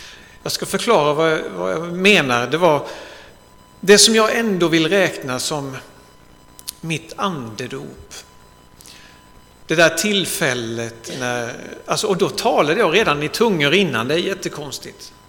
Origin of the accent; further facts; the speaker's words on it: Älmhult, Kronoberg County, Sweden; jag är uppvuxen i Älmhult. Så där har jag liksom mina rötter och sen bad det sig inte bättre än att jag hamnade i Eksjö några år.